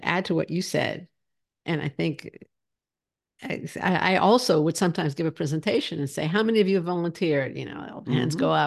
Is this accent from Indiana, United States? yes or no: no; Los Angeles, California, United States; I'm from Los Angeles.